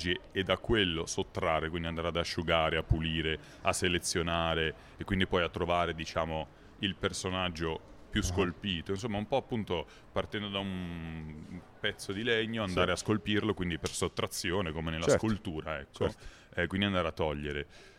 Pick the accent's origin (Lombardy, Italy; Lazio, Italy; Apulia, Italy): Lombardy, Italy; Milan; Io vengo da Milano.